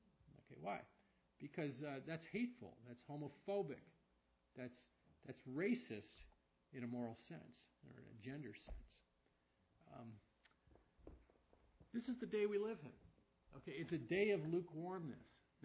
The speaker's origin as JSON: {"language": "English", "town": "San Francisco", "region": "California", "country": "United States", "tie": "born or raised there", "said": "I grew up in San Francisco, the most liberal city maybe in the country at that time."}